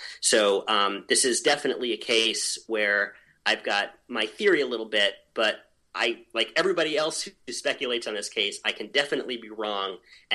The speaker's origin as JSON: {"language": "English", "region": "New York", "country": "United States", "tie": "born or raised there", "said": "if you're coming at this from a little bit more of like where I grew up in New York, or maybe a little bit more of a Midwestern perspective, their behavior looks really bizarre."}